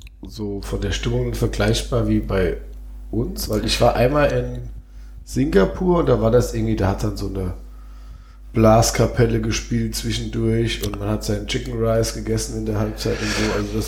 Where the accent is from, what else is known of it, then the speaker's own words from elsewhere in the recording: Wiesbaden, Hesse, Germany; Ich komme aus Wiesbaden.